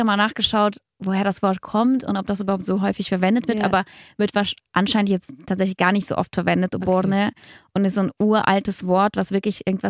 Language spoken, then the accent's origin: German; Russia; ich bin in Russland geboren, bla bla, ja. da aufgewachsen.